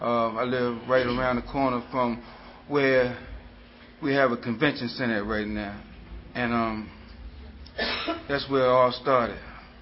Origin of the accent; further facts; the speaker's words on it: Washington, District of Columbia, United States; I'm from Northwest Washington, D.C., and I grew up in a loving, caring family.